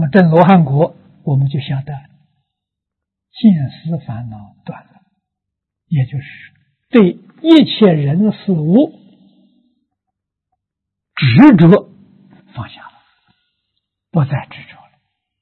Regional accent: China; 我们中国人算虚岁80岁。

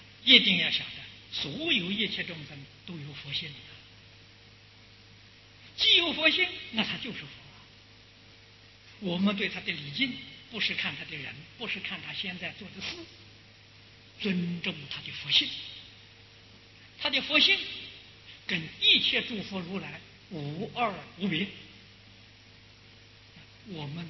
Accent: China; 正是我们中国人所讲英雄所见大略相同啊

